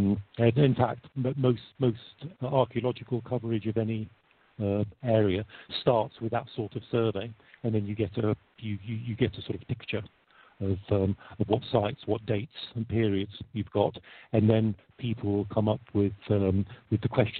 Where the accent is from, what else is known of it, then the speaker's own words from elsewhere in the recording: Wimbledon, London, United Kingdom; I was born in Wimbledon in London. You can tell from my name that I come from a Polish background.